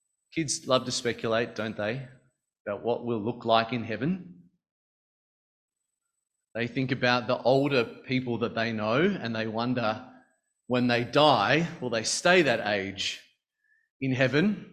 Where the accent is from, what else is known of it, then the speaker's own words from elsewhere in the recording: Australia; So I am an Australian male full-time worker.